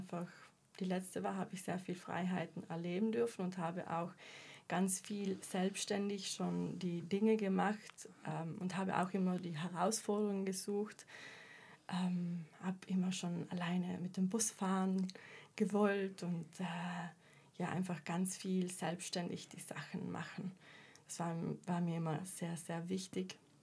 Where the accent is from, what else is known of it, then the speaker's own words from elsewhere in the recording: South Tyrol, Italy; also ich bin von Vilnius, Südtirol.